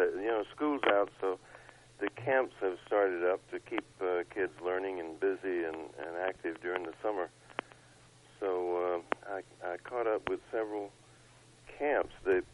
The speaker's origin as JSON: {"language": "English", "region": "Georgia", "country": "United States", "tie": "born or raised there", "moved": "as an adult", "said": "I grew up in Georgia on a farm, but we went off and picked wild berries."}